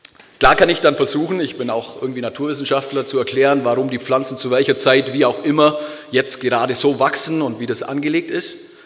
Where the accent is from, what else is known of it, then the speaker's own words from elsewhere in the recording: Bavaria, Germany; now in Tübingen, Germany; in Tübingen studieren und wohnen. Im wunderschönen kleinen Städtchen Tübingen, muss ich dazu sagen. Und als waschechter Allgäuer hat man da schon seine liebe Not damit, weil im Winter hat es einfach keinen Schnee.